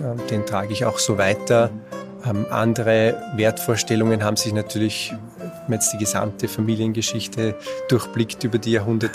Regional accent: Bad Ischl, Upper Austria, Austria; also born or lived in Salzburg; Also formell geboren bin ich in Salzburg, aber aufgewachsen und in die Schule gegangen hier in Bad Ischl. Studiert allerdings in Wien.

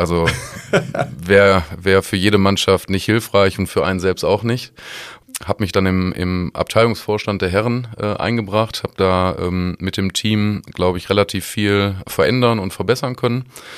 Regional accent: Schönebeck, North Rhine-Westphalia, Germany; born there; Ich bin gebürtiger Schönebecker

